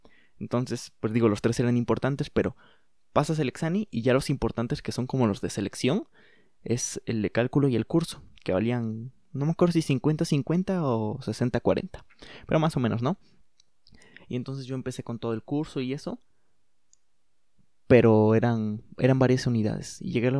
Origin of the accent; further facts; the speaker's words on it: Puebla, Mexico; now in Querétaro, Mexico; Yo soy de Puebla y aquí es bastante más barato todo que en Querétaro.